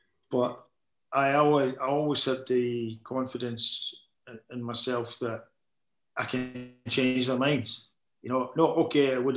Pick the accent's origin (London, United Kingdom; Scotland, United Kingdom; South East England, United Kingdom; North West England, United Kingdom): Scotland, United Kingdom; I'm a boy from Scotland.